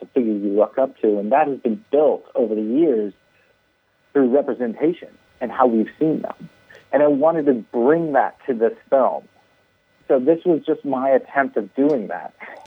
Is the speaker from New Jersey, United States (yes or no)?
no; California, United States; I grew up in Northern California, and I just knew and understood South LA as a place that you don't want to go.